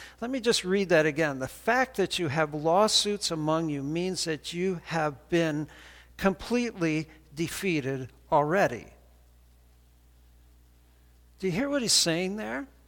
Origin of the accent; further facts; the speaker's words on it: Canada; now in United States; And so it would be really wrong for me to swear allegiance to the flag of Canada now because I'm not a Canadian citizen anymore.